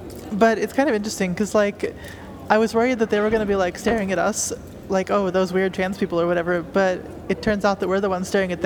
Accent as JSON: {"language": "English", "town": "Pittsburgh", "region": "Pennsylvania", "country": "United States", "said": "We're from Pittsburgh."}